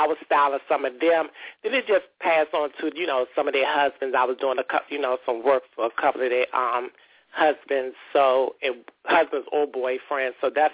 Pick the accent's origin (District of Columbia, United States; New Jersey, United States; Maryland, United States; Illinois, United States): District of Columbia, United States; Washington; Washingtonian native, born and raised in D.C.